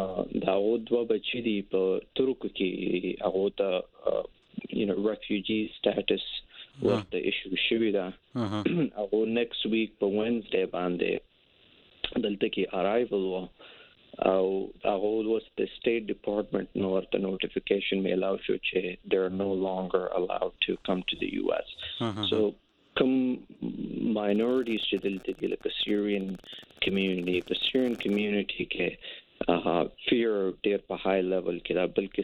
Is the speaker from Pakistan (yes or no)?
yes; Khyber Pakhtunkhwa, Pakistan; زه د خیبر پښتونخوا د دیولای یم